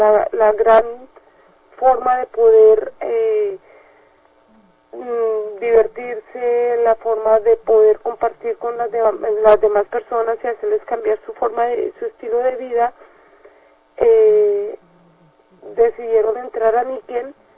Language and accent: Spanish; Colombia; quien es una colombiana, de donde yo soy también, un orgullo para mí.